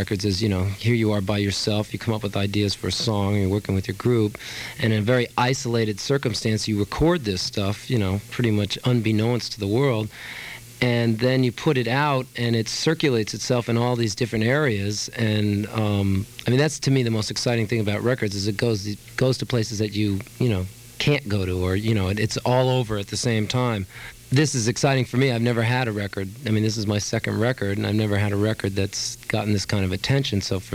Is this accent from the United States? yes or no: yes; Manhattan, New York, United States; born there; also born or lived in Douglaston, Queens; Well, I was born in Doctor's Hospital in Manhattan. And I lived here, and I lived in Douglaston and Queens, and I also lived in Manhasset.